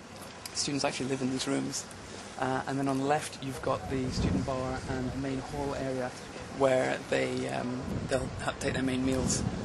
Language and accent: English; Glasgow, Scotland, United Kingdom; I grew up in Glasgow in Scotland, so it's not at all close to Cambridge.